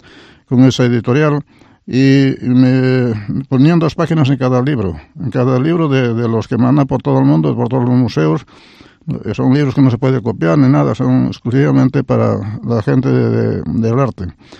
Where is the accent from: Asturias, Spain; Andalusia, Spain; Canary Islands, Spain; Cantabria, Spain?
Asturias, Spain; Grandas de Salime; yo soy asturiano, pero nací en Grande Salímica y hablo en gallego. Y después estuve estudiando también en Corios, que fue, terminé el bachiller allí.